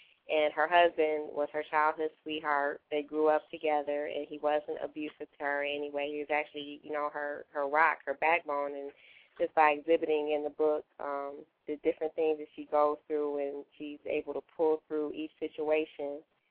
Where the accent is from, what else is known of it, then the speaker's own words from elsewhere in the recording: Detroit, Michigan, United States; Okay, yeah, I'm from the west side area. McNichols and Foyer.